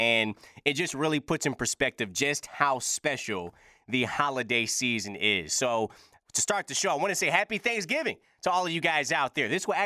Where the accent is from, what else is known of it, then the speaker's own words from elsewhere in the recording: Detroit, Michigan, United States; because I'm from Detroit, as I've stated numerous times here on the show, and my family's pretty tight.